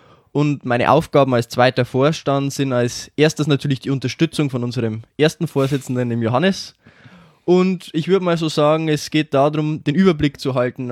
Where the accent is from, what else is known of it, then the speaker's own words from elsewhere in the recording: Schwandorf, Bavaria, Germany; ich bin 23 Jahre alt und ich komme aus Schwandorf